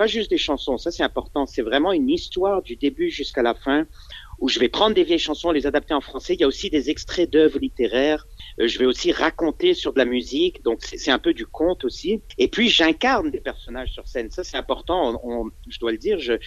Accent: Quebec, Canada; Même franco-québécois-américain, parce que je suis né au Québec, ma mère est française de Nice et mon père est américain du Texas.

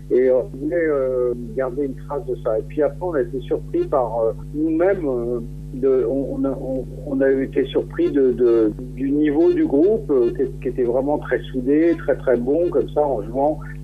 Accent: Paris, Île-de-France, France; born there; Je suis français, je suis né à Paris, mais je connais la Bretagne.

